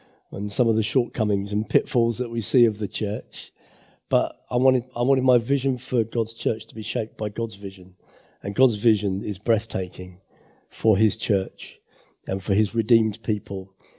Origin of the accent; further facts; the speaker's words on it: Orpington, London, United Kingdom; I grew up in Orpington, not too far, just the other side of the M25, over the other end of the A2 or so.